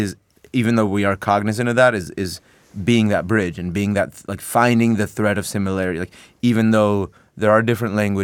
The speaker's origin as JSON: {"language": "English", "region": "Mexico City", "country": "Mexico", "tie": "born or raised there", "also_born_or_lived": "San Diego", "said": "I mean, I was born in Mexico City, funnily enough"}